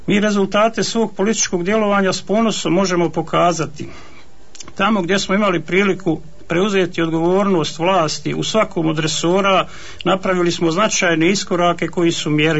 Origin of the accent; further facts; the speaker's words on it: Budoželje, Zenica-Doboj Canton, Bosnia & Herzegovina; born there; magistar sam šumarskih nauka, rođen sam na Budoželju 1971. godine